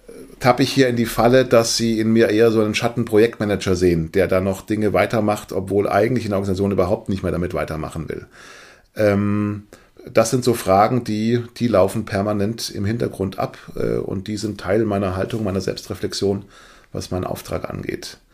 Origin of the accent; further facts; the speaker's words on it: Baden-Württemberg, Germany; als gebürtiger Schwabe